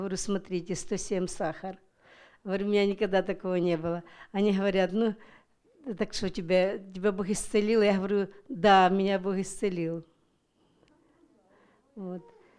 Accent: Tacoma, Washington, United States; я из Такомы.

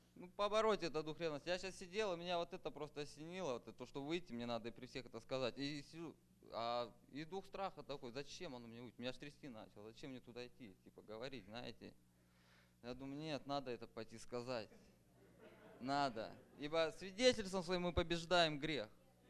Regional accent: Colville, Washington, United States; я из Колвилла.

